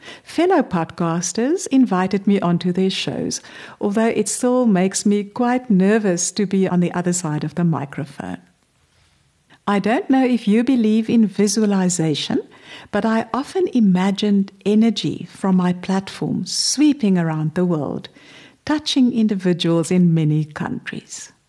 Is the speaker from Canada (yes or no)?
no; South Africa; accent: South African; they even seem to understand my South African accent.